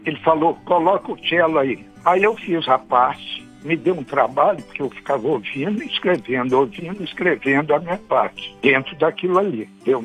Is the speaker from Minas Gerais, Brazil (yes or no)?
yes; Belo Horizonte, Minas Gerais, Brazil; moved away; quando eu vim para o Rio, eu sou de Belo Horizonte, mineiro, né?